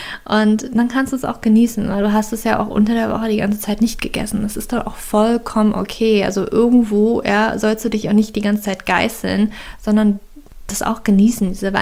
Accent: Germany; ich komme aus Deutschland

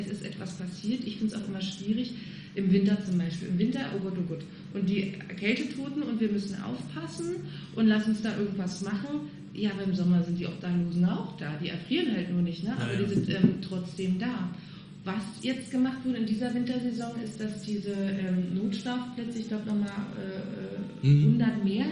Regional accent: Germany; born there; Ich bin sehr froh, in Deutschland zu leben und geboren zu sein.

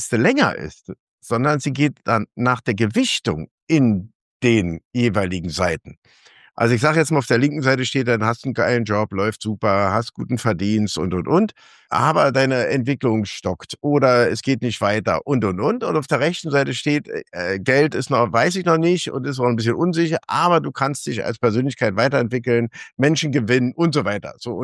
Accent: Berlin, Germany; ich so als Berliner

